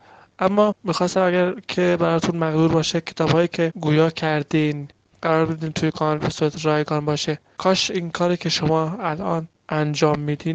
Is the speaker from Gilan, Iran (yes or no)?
no; Shiraz, Fars, Iran; من از شیراز هستم، استان فارس،